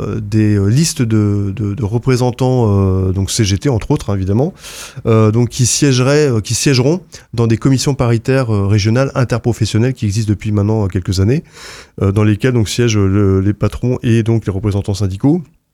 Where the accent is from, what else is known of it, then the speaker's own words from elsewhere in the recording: Brittany, France; Quand on est breton, on se rend compte à quel point il y a beaucoup de camions sur les routes.